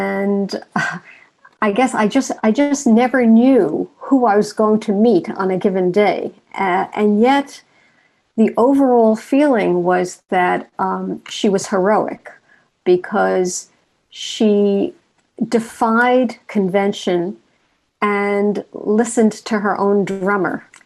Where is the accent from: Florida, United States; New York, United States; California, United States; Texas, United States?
New York, United States; But then I grew up in New York and I found myself concealing who I am